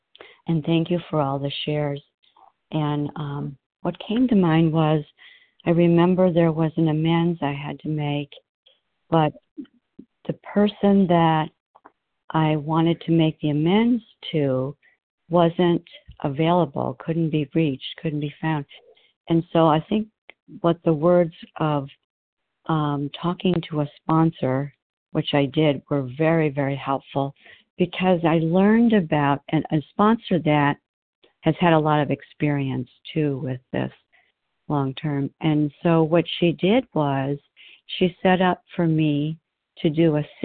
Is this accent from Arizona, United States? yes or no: yes; Arizona, United States; from Arizona.